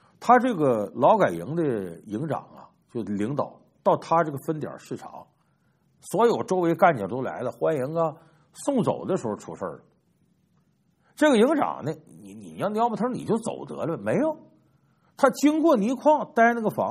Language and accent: Chinese; Heilongjiang, China; 这个东蒙呢和我们老家黑龙江啊很接近